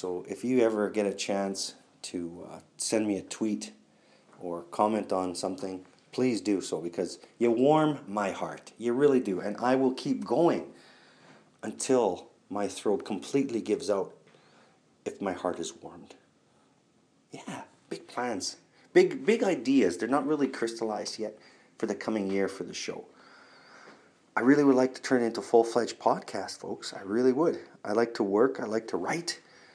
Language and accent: English; Canada; now in United States; being a Canadian in the States with cellular data is the closest thing to sodomy.